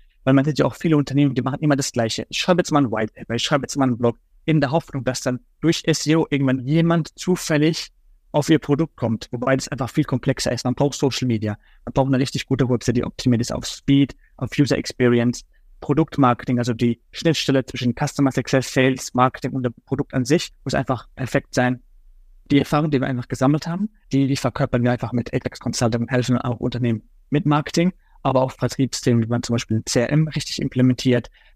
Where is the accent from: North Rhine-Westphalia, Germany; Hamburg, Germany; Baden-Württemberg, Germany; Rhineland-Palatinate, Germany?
Baden-Württemberg, Germany; Karlsruhe; born there; Ich bin in Karlsruhe geboren, habe in Karlsruhe studiert am KIT